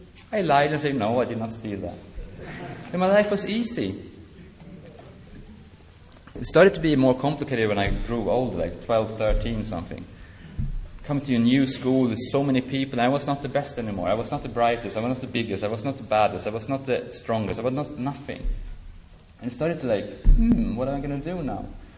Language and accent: English; Sweden; English is a second language; I'm from Sweden, it's cold in the winter.